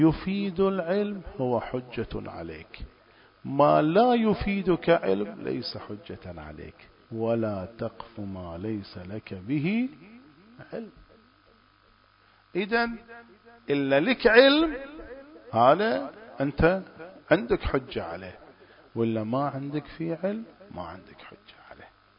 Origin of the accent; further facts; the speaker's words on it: Bahrain; رأس البر عندنا في البحرين، صار فيضان